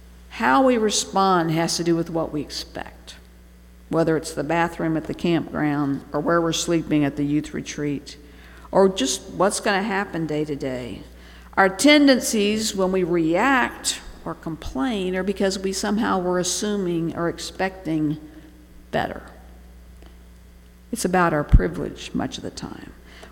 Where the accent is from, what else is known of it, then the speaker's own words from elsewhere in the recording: Bangladesh; The image that comes to my mind is from growing up in Bangladesh.